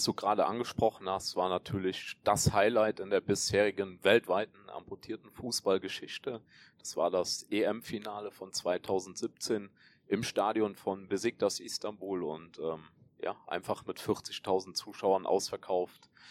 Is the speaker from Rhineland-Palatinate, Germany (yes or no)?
yes; Rhineland-Palatinate, Germany; ich bin geboren und aufgewachsen in der schönen Eifel, unweit vom Nürburgring. Und ja, auch das Plattdeutsch, was wir in der Eifel haben, könnte ich auch noch zum Besten geben, aber ich bemühe mich, beim Hochdeutsch zu bleiben.